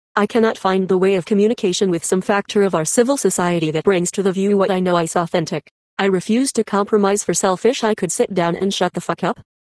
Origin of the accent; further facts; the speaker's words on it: San Bernardino, California, United States; now in Denver, United States; I am back here in my hometown San Bernardino, and then back into Denver from July 2017.